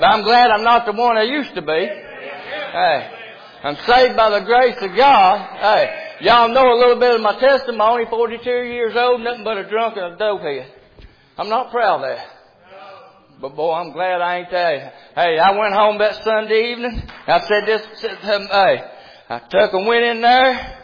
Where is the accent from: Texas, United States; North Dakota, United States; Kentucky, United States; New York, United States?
Kentucky, United States; Now, I'm from Eastern Kentucky.